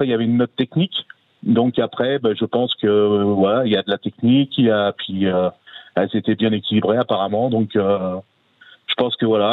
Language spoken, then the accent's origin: French; Normandy, France; J'y vais dimanche, j'y vais, parce que moi, je suis normand.